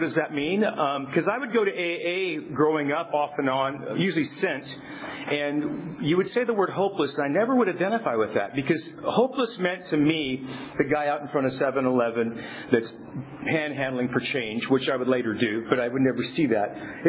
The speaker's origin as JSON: {"language": "English", "town": "Tulare", "region": "California", "country": "United States", "tie": "born or raised there", "also_born_or_lived": "Visalia", "said": "I actually was raised in Tulare. I was born and raised in Tulare. Grew up in Visalia, Tulare."}